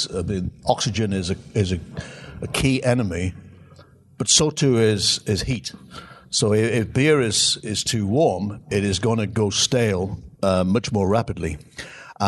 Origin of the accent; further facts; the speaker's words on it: England, United Kingdom; Yeah, but I'm English. I'm not allowed.